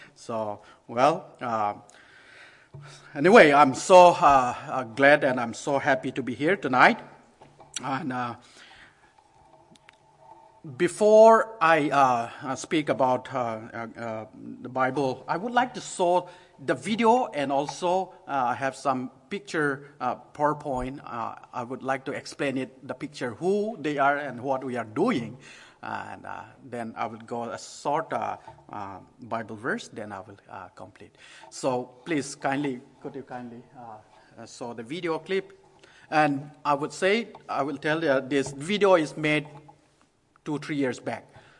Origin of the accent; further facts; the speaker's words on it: Northeast India, India; English is a second language; I'm from India, Northeast. I born and brought, raised in a Christian family in Northeast India.